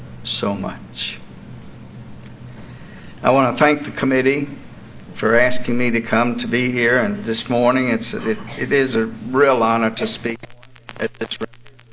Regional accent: Atlanta, Georgia, United States; I was born and raised here in Atlanta. I lived here almost all my life.

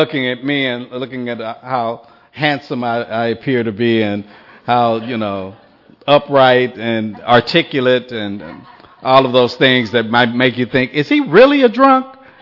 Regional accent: Los Angeles, California, United States; born there; I was born on December the 7th, 1954, in Los Angeles, California, actually in a little suburban area of Los Angeles called Watts.

